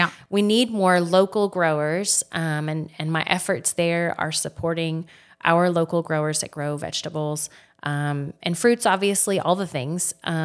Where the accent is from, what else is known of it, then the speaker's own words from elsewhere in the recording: Texas, United States; moved away as an adult; also born or lived in Houston; now in West Texas, United States; So I am not from this area. I grew up outside the Dallas area went to school, went to undergrad and graduate school all in the Houston area. So I've been all over Texas